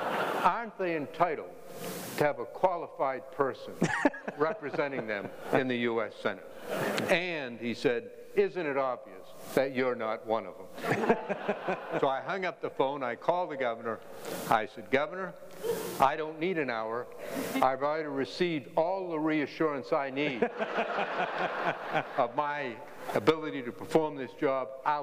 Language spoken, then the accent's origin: English; Maine, United States; I was serving as a federal judge in my home state of Maine when one of Maine's senators was appointed Secretary of State.